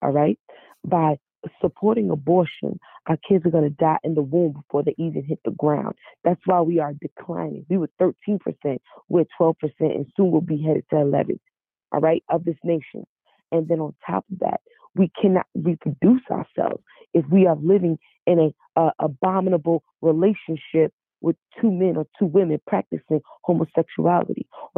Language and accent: English; Charlotte, North Carolina, United States; Like, I grew up in Charlotte because my dad was on the run for murder.